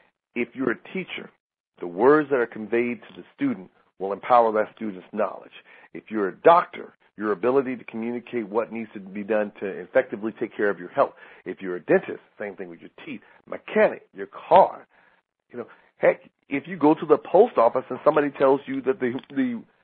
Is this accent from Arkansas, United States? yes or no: yes; Arkansas, United States; I know I'm going to mess this up because I'm from Arkansas and I mess up stuff all the time